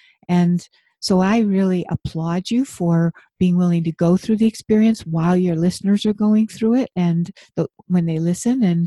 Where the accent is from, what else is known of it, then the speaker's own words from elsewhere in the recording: Buffalo, New York, United States; And I grew up in Buffalo where there's a lot of snow.